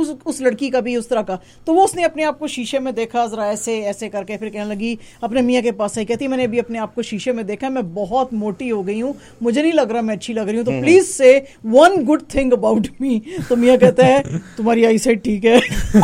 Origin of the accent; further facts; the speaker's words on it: Karachi, Sindh, Pakistan; میں کراچی سے ہوں میں شادی شدہ ہوں میں معصوم ہوں